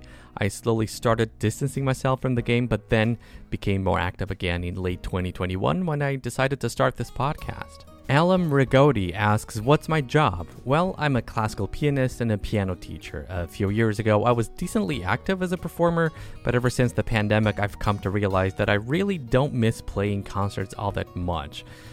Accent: Portugal; I grew up in Portugal

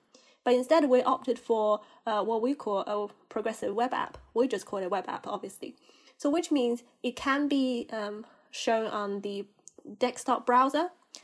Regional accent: China; now in United Kingdom; even though I grew up in China, I'm Chinese myself, but majority of my life is still spent in the UK.

